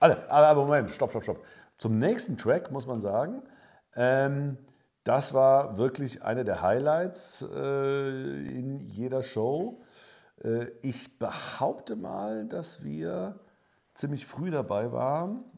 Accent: Cologne, North Rhine-Westphalia, Germany; ich komme aus Köln, mein Vater kommt aus Trier.

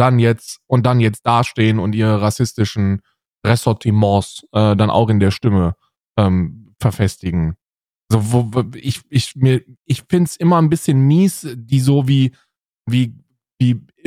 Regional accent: West Germany, Germany; Und ich bin ja ein Wessi, ich bin ein Wessi-Schwein, ne?

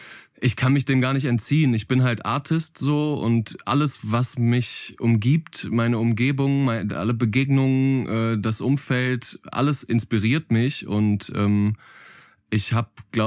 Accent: Herford, North Rhine-Westphalia, Germany; aus Herford, aus meiner Heimatstadt

